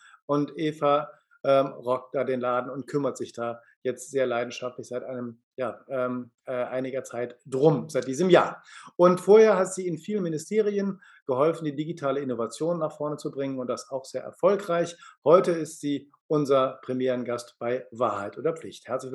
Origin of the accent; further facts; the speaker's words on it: Cologne, North Rhine-Westphalia, Germany; ich bin Kölner, ich muss genetisch reden.